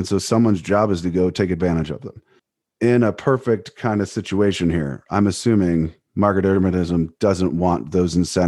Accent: Cleveland, Ohio, United States; I'm from Cleveland, Ohio natively, and that certainly is a truth of our city at this point.

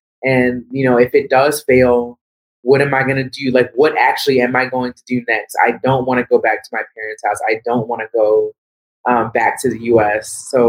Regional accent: Washington, D.C. area, United States; I'm actually from the Washington, D.C., Maryland, D.C. area originally

